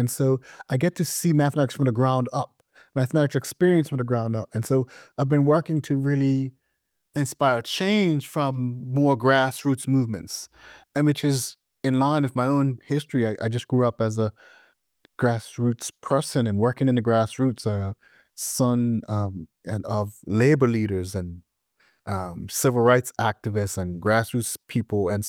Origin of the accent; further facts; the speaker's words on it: Bermuda; moved away as an adult; now in Washington, United States; But, you know, I was born and raised in Bermuda.